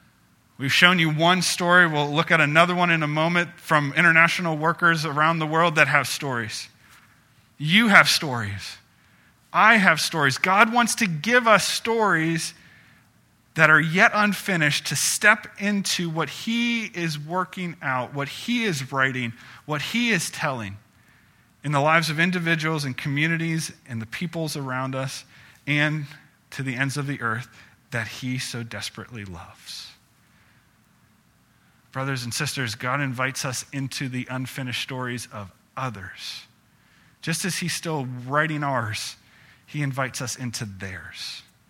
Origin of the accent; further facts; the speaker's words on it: Ohio, United States; And I'm being from Ohio. I'm a Cleveland sports fan.